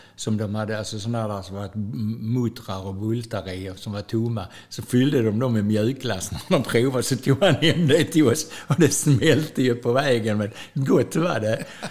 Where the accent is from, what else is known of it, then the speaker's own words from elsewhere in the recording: Malmö, Skåne, Sweden; also born or lived in Östra Ljungby; Jag bodde där tills jag var 12 år tror jag, när vi flyttade från Malmö upp till Östra Ljungby.